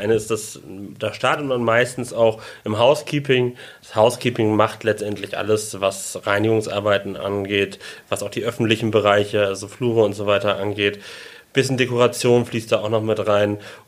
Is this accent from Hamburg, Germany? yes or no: yes; Hamburg, Germany; moved away as an adult; ich komme aus Hamburg, wollte nochmal aus Hamburg raus